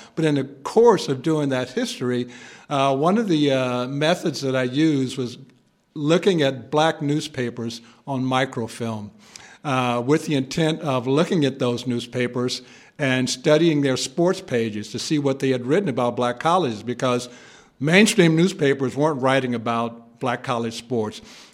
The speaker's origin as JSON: {"language": "English", "town": "Houston", "region": "Texas", "country": "United States", "tie": "born or raised there", "said": "I grew up in Houston. I had never heard of the Houston Riots."}